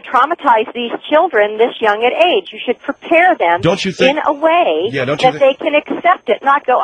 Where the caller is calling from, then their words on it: San Diego, California, United States; I'm calling from San Diego to tell you that I think that this is an appalling idea.